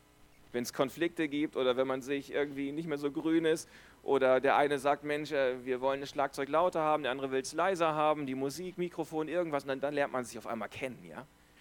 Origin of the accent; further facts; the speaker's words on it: Germany; now in Buchs, Switzerland; ich bin verheiratet, habe zwei Kinder, komme aus Buchs und ich bin Deutscher. Mir fällt das mit dem Hochdeutschreden jetzt also nicht so schwer. Es ist für mich Standard, ja. Das mit dem Schweizerdeutschreden würde mir schon etwas schwieriger fallen.